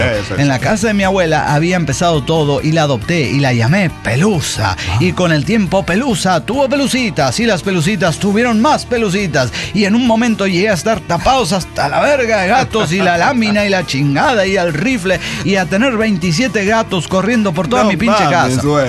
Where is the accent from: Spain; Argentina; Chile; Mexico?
Mexico; Matamoros, Tamaulipas; now in Guadalajara, Mexico; Les vengo a comentar que yo también soy de Matamoros, Tamaulipas.